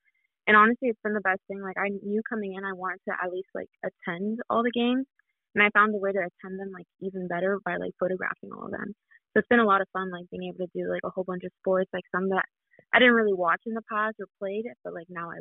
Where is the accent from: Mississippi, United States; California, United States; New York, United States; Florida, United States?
Florida, United States; Miami; I'm a fourth year at the University of Florida. I'm also from Miami, Florida.